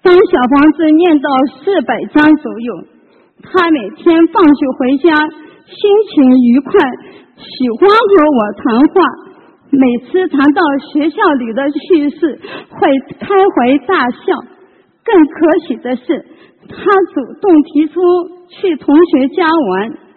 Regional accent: Shanghai, China; 我是来自上海的

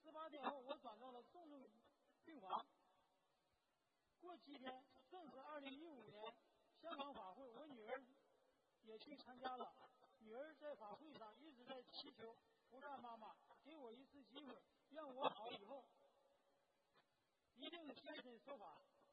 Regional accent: Shanghai, China; 我是来自中国上海，

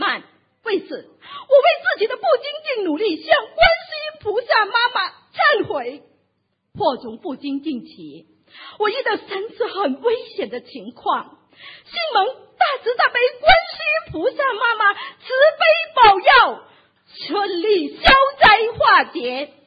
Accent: Guangxi, China; 我是来自广西的

